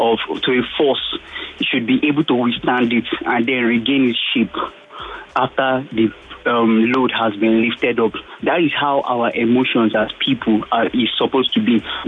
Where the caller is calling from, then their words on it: Indianapolis, Indiana, United States; I'm calling from Indianapolis.